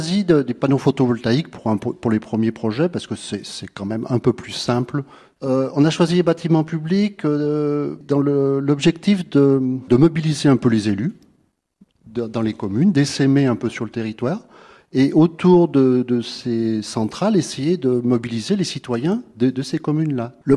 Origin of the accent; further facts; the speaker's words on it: Lyon, Auvergne-Rhône-Alpes, France; Non, moi je suis dans la région depuis 90. Je suis lyonnais.